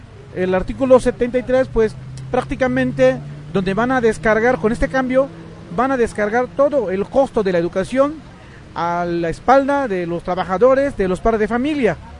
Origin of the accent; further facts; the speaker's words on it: Oaxaca, Mexico; Vengo de la región del Istmo de Tehuantepec.